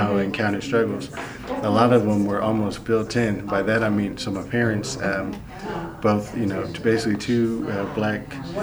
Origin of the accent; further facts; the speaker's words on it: Oakland, California, United States; they knew I was from Oakland and that my background was in education policy.